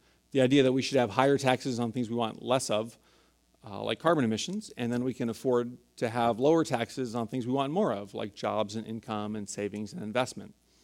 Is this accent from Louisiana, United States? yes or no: no; San Francisco, California, United States; It's actually great to be back here in San Francisco. I grew up in San Francisco, was born and raised here. My family still lives here. And I went to Lowell High School.